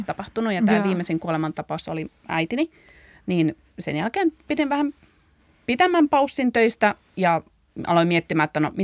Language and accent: Finnish; Northern Finland, Finland; moved away as an adult; No, parikymppisenä mä muutin tuolta Pohjois-Suomesta niin kuin pääkaupunkiseudulle, tai itse asiassa mä olin 18, kun mä muutin.